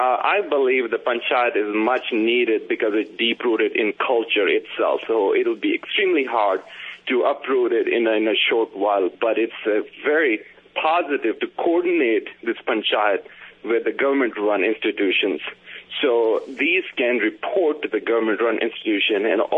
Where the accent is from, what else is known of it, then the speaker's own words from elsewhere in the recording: Multan, Punjab, Pakistan; now in Louisville, United States; I'm from Multan, Pakistan, originally. Haven't been back to Pakistan in the last 15 years